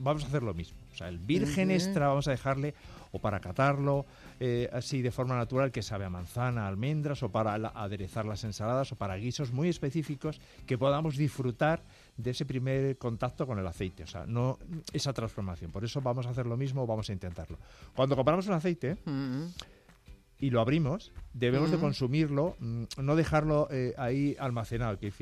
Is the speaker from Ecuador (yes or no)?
no; Extremadura, Spain; Igual los que somos extremeños te diríamos una encina